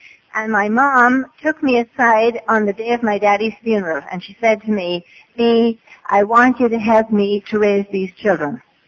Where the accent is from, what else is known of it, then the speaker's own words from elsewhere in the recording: Ireland; So I'm from Ireland, as you can tell.